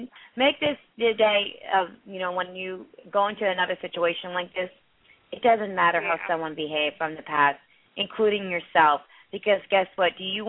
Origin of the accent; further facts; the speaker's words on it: India; I come from a family of doctors. I'm from India, okay?